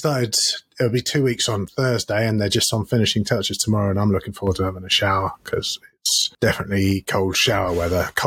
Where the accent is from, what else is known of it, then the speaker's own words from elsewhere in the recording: United Kingdom; we're British